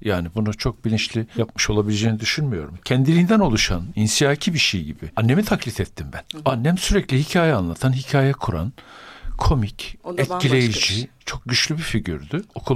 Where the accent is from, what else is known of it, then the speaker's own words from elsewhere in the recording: Avanos, Nevşehir, Turkey; Orta Anadolu çocuğuyum ben, Avanosluyum dediğin gibi. Bizim oralarda çok fazla erken edinilen meslekler seçilir.